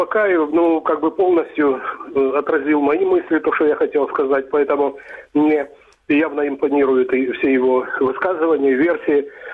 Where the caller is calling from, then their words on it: Dnipro, Dnipropetrovsk Oblast, Ukraine; Добрый вечер … город Днепр.